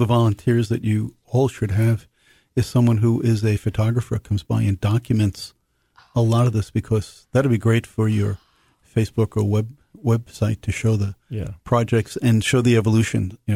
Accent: New York City, New York, United States; But, I grew up in New York City.

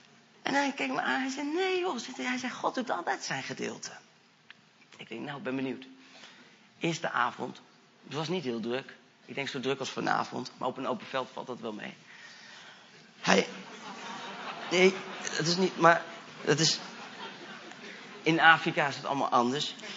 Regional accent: Netherlands; Ik weet dat ik als Nederlander soms wat hoogdravend ben, zeg maar, vergeleken bij het gemiddelde.

